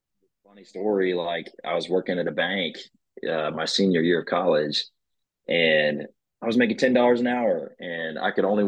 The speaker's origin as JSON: {"language": "English", "town": "Weatherford", "region": "Texas", "country": "United States", "tie": "born or raised there", "said": "So I grew up in Weatherford, Texas, and was pretty exposed to, you know, classic country and all sorts of, you know, all eras, I would say."}